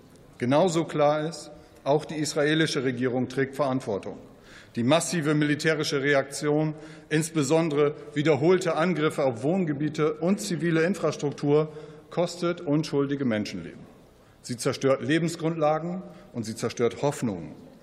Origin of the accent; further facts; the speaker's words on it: Lower Saxony, Germany; in meiner Heimat Ostfriesland